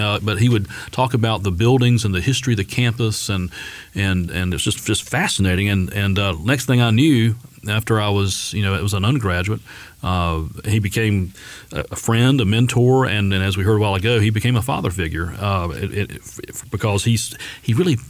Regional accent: Hamlet, North Carolina, United States; And you know, I came from Hamlet, small town.

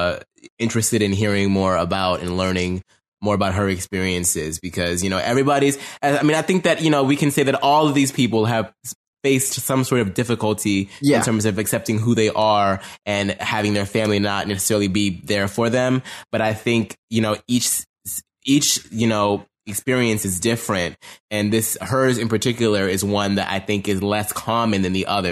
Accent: Pittsburgh, Pennsylvania, United States; I grew up in Pittsburgh, like right next to Ohio. I know how it is.

